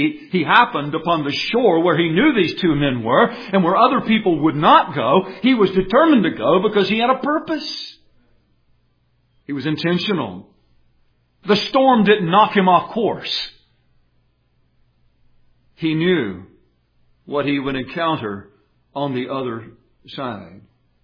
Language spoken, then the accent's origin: English; Elmendorf, Texas, United States; I typically don't say Elmendorf. I say I'm from San Antonio.